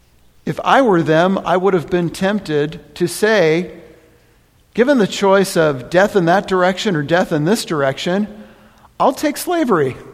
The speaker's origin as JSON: {"language": "English", "region": "California", "country": "United States", "said": "Unprecedented destruction by fires in my home state of California."}